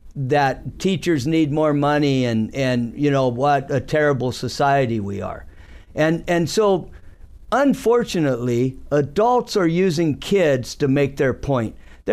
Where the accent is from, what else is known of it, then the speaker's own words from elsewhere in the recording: United States; But what I'm saying is that we grew up in America where you could get on your stingray, ride up, go fishing for bluegills